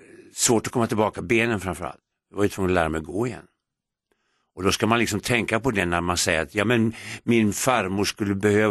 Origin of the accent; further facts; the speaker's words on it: Skellefteå, Västerbotten County, Sweden; born there; jag är född i Skellefteå